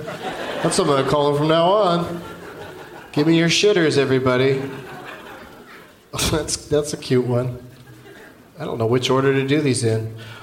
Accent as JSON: {"language": "English", "country": "Canada", "said": "I'm from Canada, where people are nice."}